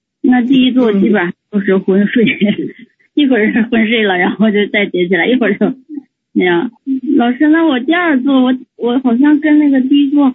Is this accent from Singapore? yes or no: no; Yantai, Shandong, China; 就是我是烟台的